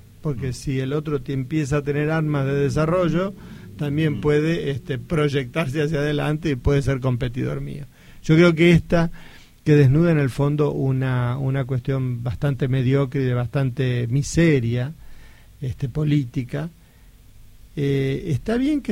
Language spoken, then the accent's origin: Spanish; Argentina; nosotros, como argentinos, tenemos que dar